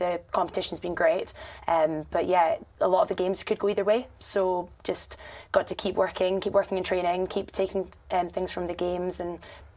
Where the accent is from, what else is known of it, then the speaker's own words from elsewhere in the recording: Scotland, United Kingdom; So I am from Scotland, you might have guessed by the accent. I went to university in Durham